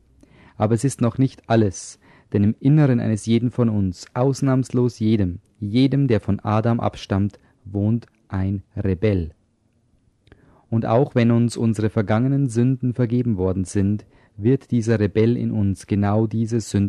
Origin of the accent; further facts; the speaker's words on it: United Kingdom; German is a second language; Für mich als Brite bedeutet beispielsweise das englische Wort Bag eine Plastiktüte oder eine Stofftasche.